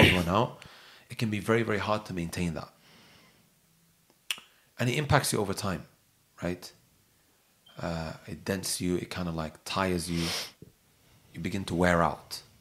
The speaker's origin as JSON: {"language": "English", "region": "London", "country": "United Kingdom", "tie": "born or raised there", "said": "We grew up near the Arsenal stadium."}